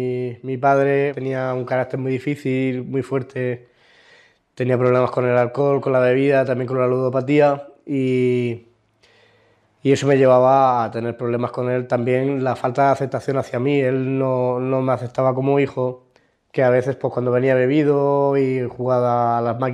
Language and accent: Spanish; Murcia, Region of Murcia, Spain; soy natural de Murcia. Vengo de una familia cristiana, soy el mayor de 4 hermanos.